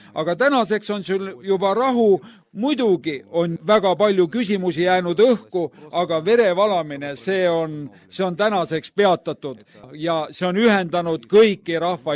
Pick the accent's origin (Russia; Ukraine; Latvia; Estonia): Ukraine; Kyiv; olen Ukrainas, Kiievist.